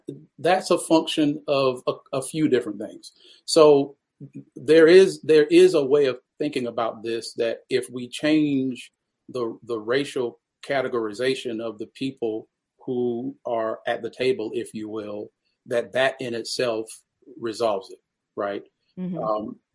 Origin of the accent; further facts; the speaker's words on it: North Carolina, United States; I was actually preparing to become a school administrator in my home state of North Carolina.